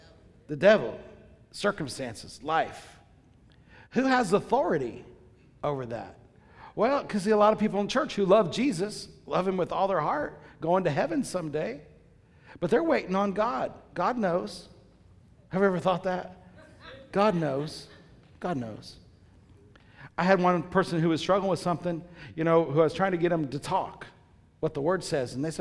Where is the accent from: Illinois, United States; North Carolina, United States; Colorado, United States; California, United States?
Illinois, United States; Paris; The Lord made me go back to my hometown, which I was not thrilled with. He had told me all these things at Bible school that I was going to do. He gave me this big old dream, and gave me all this thing I was going to do, and none of it included Paris, Illinois.